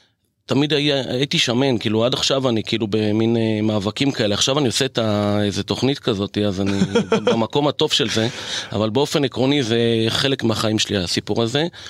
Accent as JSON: {"language": "Hebrew", "town": "Haifa", "region": "Haifa District", "country": "Israel", "tie": "born there", "said": "נולדתי בחיפה, באחוזה"}